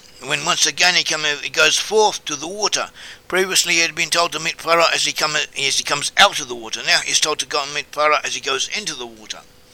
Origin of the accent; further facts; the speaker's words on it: Australia; I was brought up in Australia, in the Australian bush.